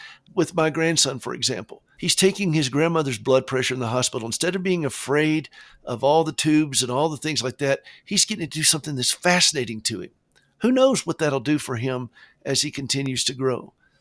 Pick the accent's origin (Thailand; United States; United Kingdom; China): United States; the South; accent: Southern; she didn't have to raise an eyebrow at my Southern accent